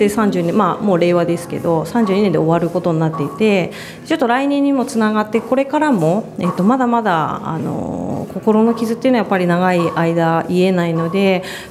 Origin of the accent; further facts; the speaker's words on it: Higashimatsushima, Miyagi, Japan; 私たちの実家が、宮城県の東松島市というところで、3.11 の、震災で津波で大きな被害を受けた場所でもあるんですが、